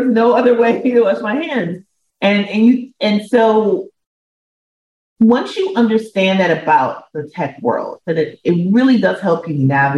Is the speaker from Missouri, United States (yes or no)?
no; Minneapolis, Minnesota, United States; I grew up in Minneapolis, Minnesota, yep, where I was used to being the only chocolate drop in the room.